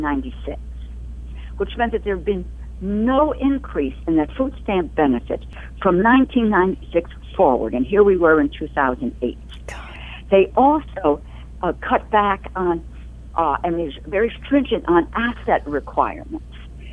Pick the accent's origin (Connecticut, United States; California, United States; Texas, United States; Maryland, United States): Connecticut, United States; New Haven; Growing up in New Haven, Connecticut, I saw ample evidence all around me of just how vulnerable hardworking people are in the face of corporate indifference.